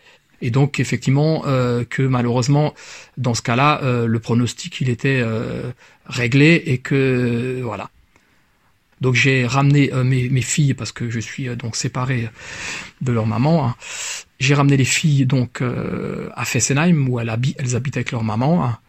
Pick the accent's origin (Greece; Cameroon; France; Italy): France; Grand Est; alors que chez nous, en Alsace, ça flambait directement